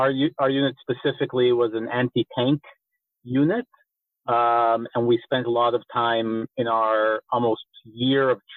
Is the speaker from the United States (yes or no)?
no; Rehovot, Central District, Israel; accent: slight American; So I'm an Israeli born and raised. My slight American accent is from my mom, who grew up in upstate New York. But she moved here, met my dad, and we were basically raised in a city called Rehovot